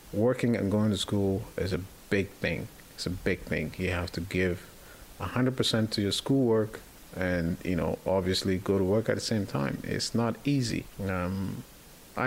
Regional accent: Ghana; born there; moved away as an adult; I was born in Ghana, and I left Ghana when I was 19 years old. I came here with my older brother. My father was already here.

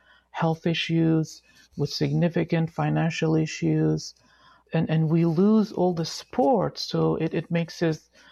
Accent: Iraq; moved away; I am originally from Iraq. I came here as a refugee in 2011. I am also a person with disabilities.

